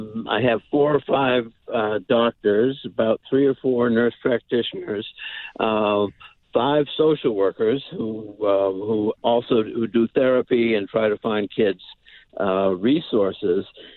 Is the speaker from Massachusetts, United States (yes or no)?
yes; Barnstable, Massachusetts, United States; I grew up mostly on Cape Cod in Barnstable Village.